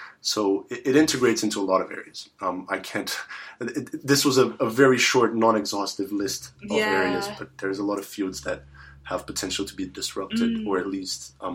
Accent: Brazil; English is a second language; if I think about Brazil, which is where I come from, that's my home country, we really need it.

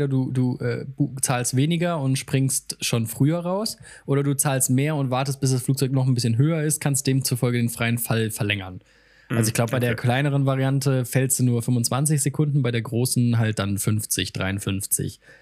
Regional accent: Bad Camberg, Hesse, Germany; die Eichhörnchenbahn in der Lochmühle in Bad Camberg, wo ich herkomme.

